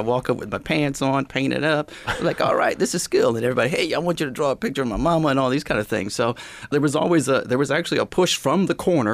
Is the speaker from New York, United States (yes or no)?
yes; Rochester, New York, United States; I grew up in the city. I grew up on Avenue D is where I actually grew up. Grew up on Avenue D, then moved to Portland and Bay.